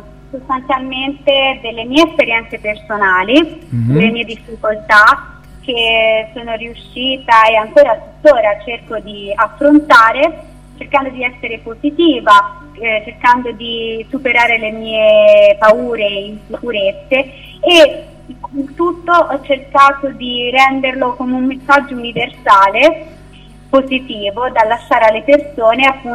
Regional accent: Pisa, Tuscany, Italy; sono di Pisa.

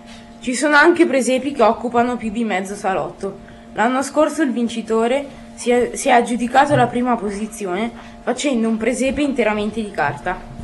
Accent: Desio, Lombardy, Italy; Siamo di Desio e sappiamo che nella nostra città si svolge ogni anno il concorso presepi.

